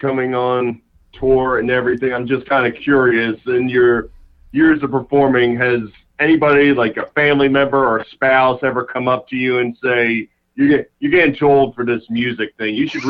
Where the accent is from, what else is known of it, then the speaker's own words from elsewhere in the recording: Philadelphia, Pennsylvania, United States; I'm from Philly. They may have thrown that at you.